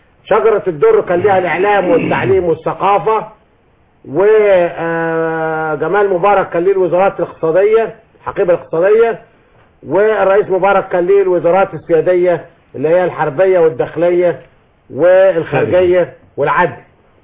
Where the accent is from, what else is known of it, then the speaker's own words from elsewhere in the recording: Upper Egypt, Egypt; فزي ما بيقول المثل البلدي عندنا في الصعيد